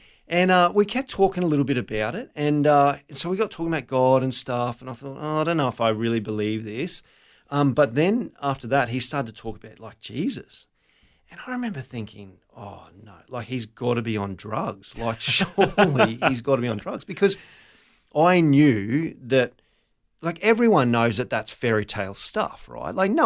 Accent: Brisbane, Queensland, Australia; So born and raised in Brizzy. Always been here, love mm-hmm. Brizzy.

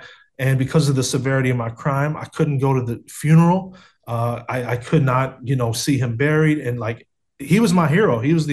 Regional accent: Cleveland, Ohio, United States; when I grew up in Cleveland, you know, I was going to inner city schools.

